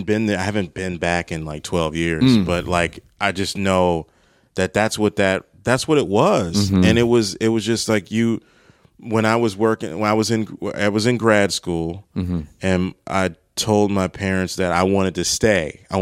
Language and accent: English; Maryland, United States; I grew up in Maryland